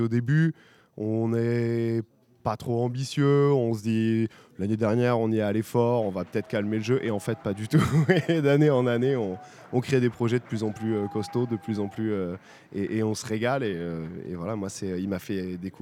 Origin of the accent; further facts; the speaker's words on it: Revel, Occitanie, France; Moi, je viens de Revel.